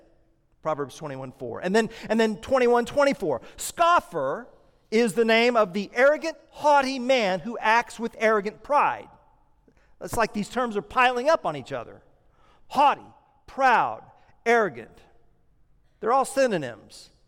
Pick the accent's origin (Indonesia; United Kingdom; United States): United States; Tulsa, Oklahoma; born there; I was born in Tulsa, Oklahoma.